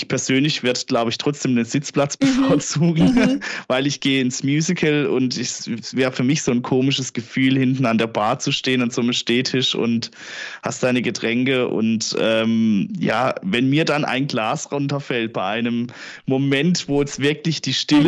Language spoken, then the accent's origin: German; Baden-Württemberg, Germany; accent: Baden; now in Hamburg, Germany; Ich komme aus der Nähe von, oder ja, ursprünglich aus der Nähe von Freiburg, Offenburg, diese Gegend. Und ja, dann hat es mich letztes Jahr hier nach Hamburg verschlagen und seitdem her, ja, wächst die Hochdeutsch-Skala weiter an.